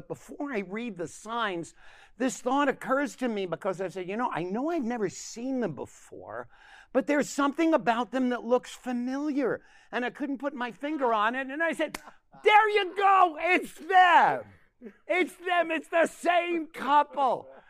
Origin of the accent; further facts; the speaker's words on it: New York, United States; I said, it's okay. I'm from New York.